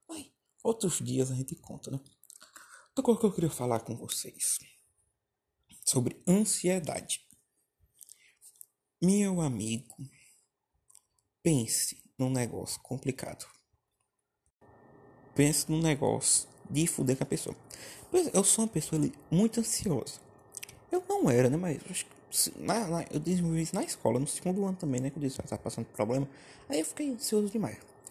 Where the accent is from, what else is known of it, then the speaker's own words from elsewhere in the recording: Northeast Region, Brazil; Porque a gente é do Nordeste.